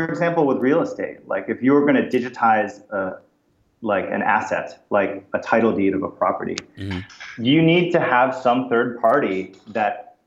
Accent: New York, United States; I'm from New York, but I adopted California.

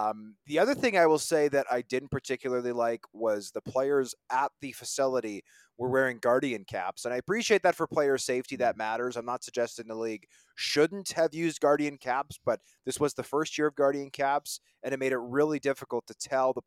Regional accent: Winnipeg, Manitoba, Canada; I've lived in Manitoba my whole life. I'm born and raised in Winnipeg, live in Winnipeg.

